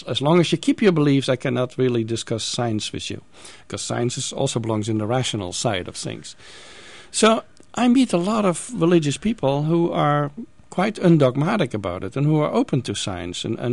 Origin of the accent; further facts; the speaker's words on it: Netherlands; English is a second language; I'm from the Netherlands